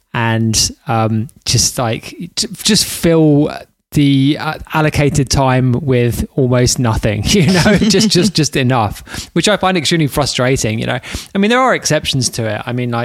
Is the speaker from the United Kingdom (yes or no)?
yes; London, United Kingdom; I'm from London and pirate radio is a huge, huge thing in London